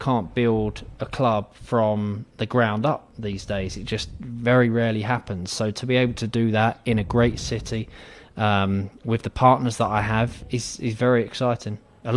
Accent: London, United Kingdom; You know, I'm from the part of London, I'm from East London.

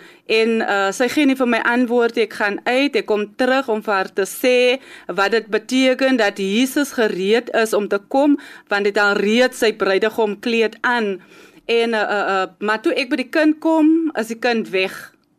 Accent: Kraaifontein, Western Cape, South Africa; van Kryfontein, ek bly binne die Knights.

